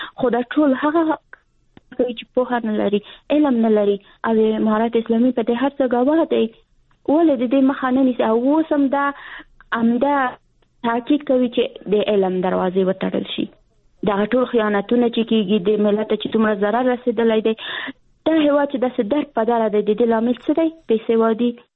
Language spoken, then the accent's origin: Pashto; Afghanistan; زه افغان یم، مسلمان یم